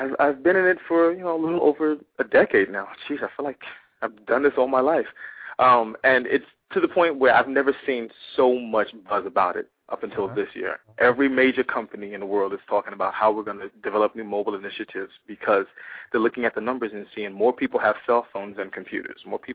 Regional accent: New York, United States; growing up in New York, you meet and you grow up with a lot of interesting people.

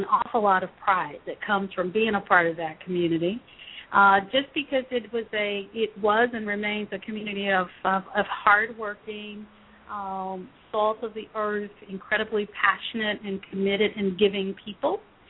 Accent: Memphis, Tennessee, United States; I grew up on Beale Street.

